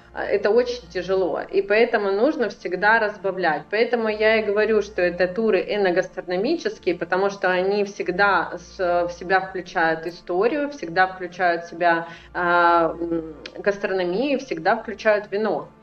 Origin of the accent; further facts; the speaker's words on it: Russia; я изначально из России, из сферы ивентов